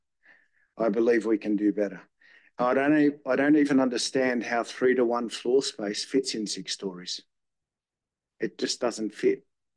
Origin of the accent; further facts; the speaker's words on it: Croydon, London, United Kingdom; born there; I mean, I was born in Croydon.